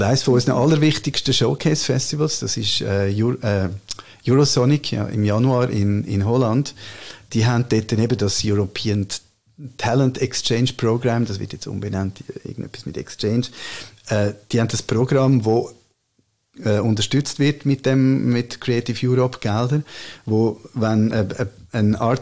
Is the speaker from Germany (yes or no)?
no; Switzerland; ich bin Schweizer